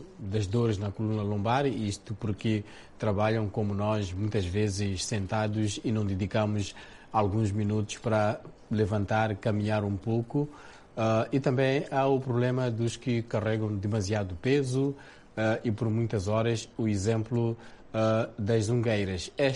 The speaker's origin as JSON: {"language": "Portuguese", "country": "Mozambique", "said": "eu sou de Moçambique"}